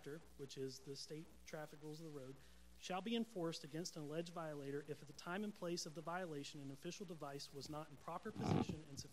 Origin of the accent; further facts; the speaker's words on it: Peachtree City, Georgia, United States; Just to give a little background on myself, I'm from Peachtree City, south of here